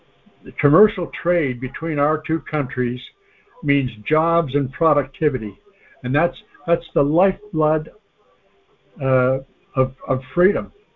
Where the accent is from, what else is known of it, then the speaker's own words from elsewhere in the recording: Canada; I think because I'm Canadian